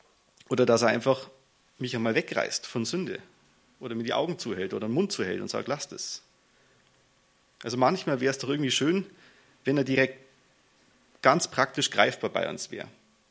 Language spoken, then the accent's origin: German; Aufham, Bavaria, Germany; meine Frau ist die Regina. Und wir kommen aus Aufham und das ist südlich von Grassau. Das ist eine Gemeinde, eine halbe Stunde von hier entfernt.